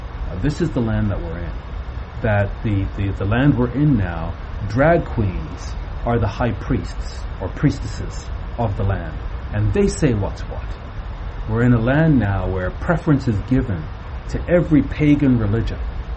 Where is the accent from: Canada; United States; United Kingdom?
Canada; I'm Canadian, a British Canadian.